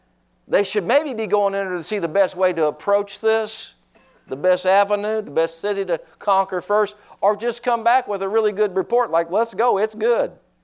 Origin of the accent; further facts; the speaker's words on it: Newburgh, Indiana, United States; When I moved here, I found out the east siders and the west siders had a thing going with one another. I was from Newburgh. I didn't care.